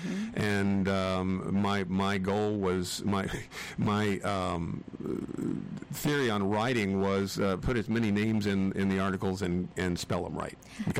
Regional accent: Louisville, North Carolina, United States; also born or lived in Hornell, New York; I was born in Hornell, New York, and … when God made me born a Yankee, he was teasing. We came down from Hornell, New York to Louisville, North Carolina, just near Clemens, just west of Winston-Salem.

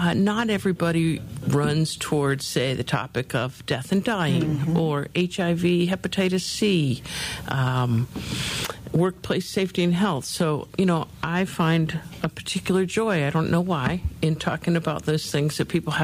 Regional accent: New Jersey, United States; Long ago and far away, I was raised in New Jersey. But as I say, because my mother and pretty much all of her relatives are from North Carolina

